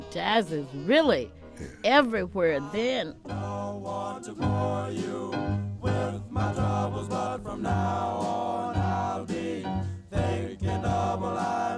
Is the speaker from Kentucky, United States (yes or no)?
no; Houston, Texas, United States; I grew up, when I left Houston, my mother did not have a television. I was a radio person.